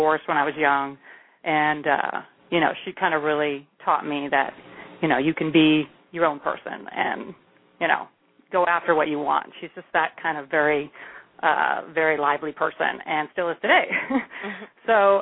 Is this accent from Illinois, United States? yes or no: no; California, United States; I'm born and raised in California, actually, California girl.